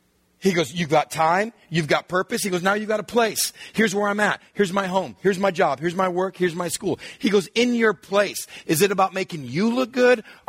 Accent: Texas, United States; moved away as an adult; I was born, I grew up in Texas, went to high school in Texas, left home as soon as I could, came out here 5 years before God could get a hold of my life.

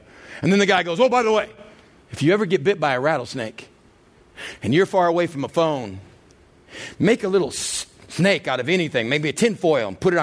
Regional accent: Texas, United States; Now, growing up in West Texas, we were well aware of these things.

